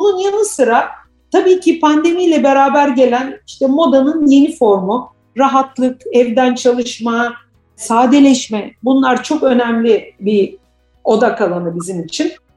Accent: Antakya, Hatay, Turkey; born there; farklı kültürlerin buluşma noktası olan Antakya'da doğdum. O yüzden büyük masaların olduğu sosyal ortamların içerisinde büyüdüm.

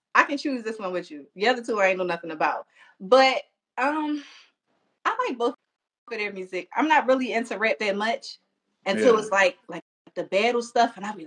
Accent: Philadelphia, Pennsylvania, United States; So I know Joel Embiid because I'm from Philly

